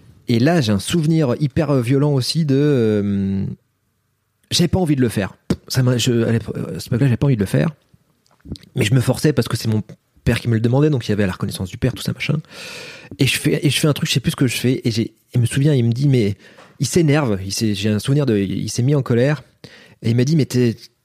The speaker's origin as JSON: {"language": "French", "town": "Charleville-Mézières", "region": "Grand Est", "country": "France", "said": "Je suis de Charleville-Mézières, donc il a fait des. C'est la ville des marionnettes."}